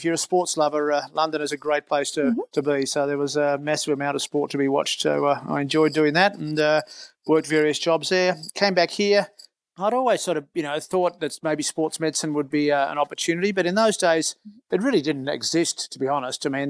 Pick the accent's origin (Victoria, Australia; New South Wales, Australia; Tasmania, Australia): Victoria, Australia; Melbourne; I'm 67 years old. I was born in Melbourne and went to school and university in Melbourne.